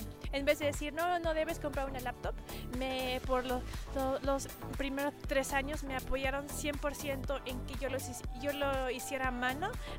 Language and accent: Spanish; Mexico; accent: Latino accent in English; Cuando viajaba a México, pues me pueden oír hablar, era la extranjera en las escuelas, siempre era la extranjera. Y cuando decía soy mexicana